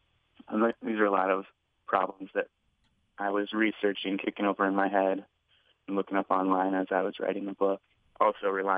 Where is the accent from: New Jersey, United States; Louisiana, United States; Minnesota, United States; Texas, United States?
Minnesota, United States; Cambridge; also born or lived in Hibbing, United States / North Dakota, United States / South Dakota, United States / Montana, United States; I guess I was born in Hibbing, and then we moved a lot. I lived in 10 different towns before I went to high school in Cambridge, Minnesota.